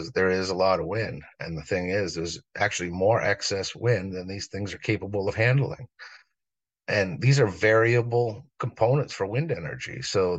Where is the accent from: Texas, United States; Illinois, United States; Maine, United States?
Maine, United States; Harpswell; I grew up on Bailey Island, which is in Harpswell, Maine.